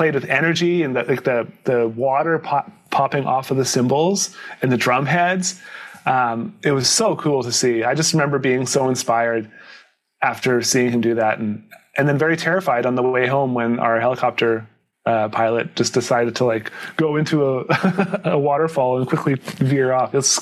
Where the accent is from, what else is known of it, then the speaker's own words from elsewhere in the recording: Canada; And we're all from Canada, so we're like, whatever, it's no big deal. It's not that cold for us.